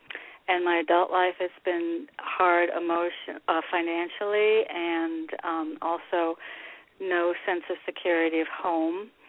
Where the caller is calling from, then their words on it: Connecticut, United States; I just wanted to say I'm in a small town in the middle of nowhere, Connecticut